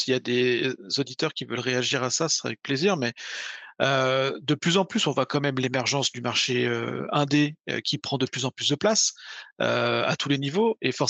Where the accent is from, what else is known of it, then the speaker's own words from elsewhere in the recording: France; Et chez nous en France